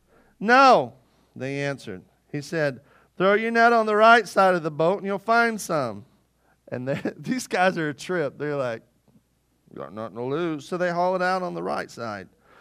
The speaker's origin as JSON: {"language": "English", "region": "Arkansas", "country": "United States", "tie": "born or raised there", "said": "now in a small town like I grew up in Arkansas, there's nothing to do on Friday night."}